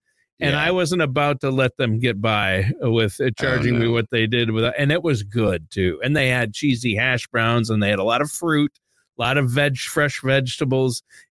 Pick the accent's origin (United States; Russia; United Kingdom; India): United States; Midwest; I will say I'm from the Midwest.